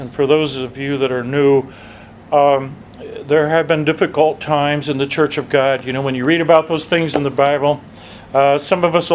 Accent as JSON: {"language": "English", "region": "South Dakota", "country": "United States", "said": "we're from South Dakota, where we live and where I routinely serve"}